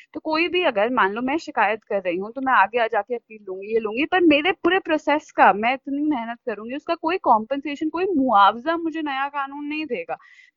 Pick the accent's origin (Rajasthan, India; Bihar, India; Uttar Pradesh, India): Rajasthan, India; Jaipur; मैं वैसे जयपुर की रहने वाली हूँ।